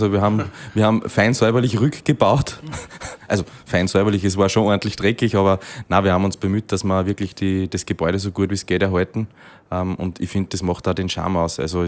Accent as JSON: {"language": "German", "town": "Linz", "region": "Upper Austria", "country": "Austria", "tie": "born or raised there", "said": "Wir kommen ja beide aus Linz. Das heißt, haben eigentlich unsere Jugend da verbracht, auch da gewohnt."}